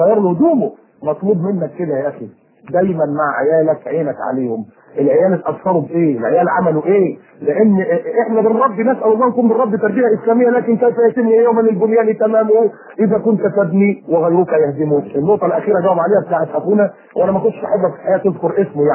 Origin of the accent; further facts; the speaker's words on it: Alexandria, Alexandria Governorate, Egypt; انا اصلا من اسكندريه من القاهره يعني جمهوريه مصر العربيه